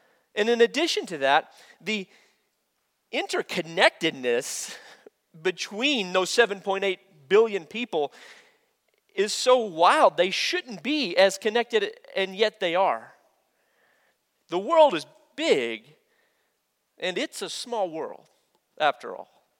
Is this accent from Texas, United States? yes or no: yes; Olton, Texas, United States; And I grew up in Olton, Texas, which is in some ways, it's like Panhandle.